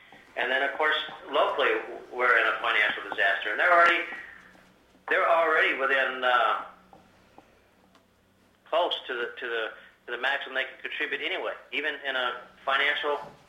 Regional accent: Dillingham, Alaska, United States; from Dillingham.

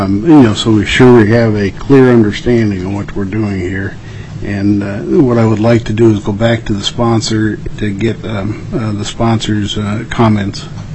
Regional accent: Alaska, United States; I'm from the Mats. I represent the Mat-Su Borough School District.

